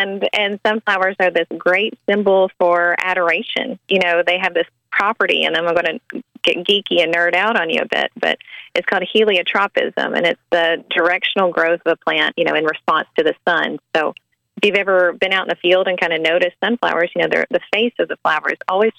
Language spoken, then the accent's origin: English; Kentucky, United States; now in Hawesville, United States; Originally, I'm from Appalachia, the eastern part of the state, but this is my husband's hometown, and we've traveled all over.